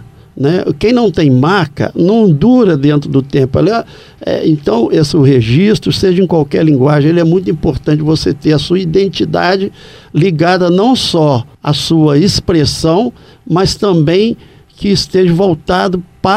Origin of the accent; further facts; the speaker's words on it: Juiz de Fora, Minas Gerais, Brazil; born there; Eu nasci em Juiz de Fora, passei a minha infância próximo aqui, numa cidade do interior.